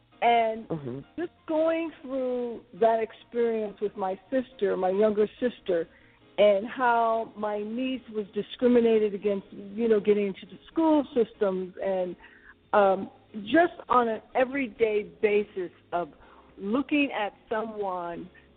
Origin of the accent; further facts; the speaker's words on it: Buffalo, New York, United States; As a child, I grew up in Buffalo, New York. My father was a steel laborer, and my mother was a nurse